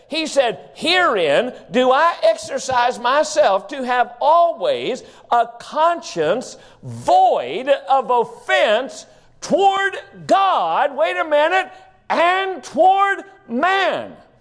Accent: West Virginia, United States; All of you know I'm originally from West Virginia.

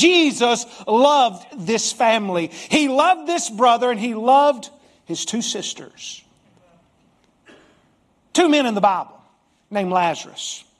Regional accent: Southern United States, United States; accent: Southern; I've been laughed at 3 times in restaurants for my accent, and they said, "Man, you've got an accent." I said, "No, you've got an accent. I talk good Southern English right here."

